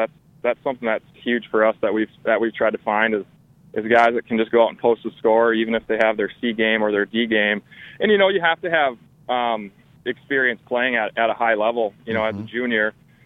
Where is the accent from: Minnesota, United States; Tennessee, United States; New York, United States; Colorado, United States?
Minnesota, United States; now in Arizona, United States; I'm from Minnesota. I graduated from St. Cloud State up there in 2005. And then I played professionally, moved down to Arizona.